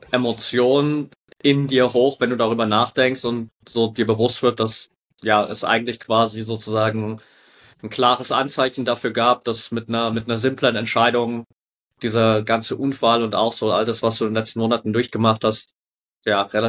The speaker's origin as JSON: {"language": "German", "town": "Altenberg", "region": "Saxony", "country": "Germany", "said": "Ich komme übrigens aus der Nähe von Altenberg. Ich bin in Altenberg aufs Gymnasium gegangen, auf die Schule gegangen."}